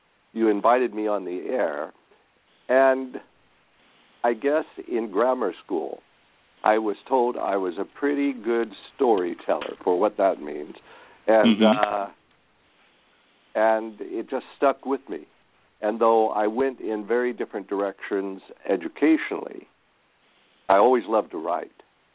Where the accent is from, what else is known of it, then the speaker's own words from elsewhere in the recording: West Coast, United States; I was born and reared on the West Coast, but also our family had land back in the South. So I, in a sense, went back and forth between here and the South.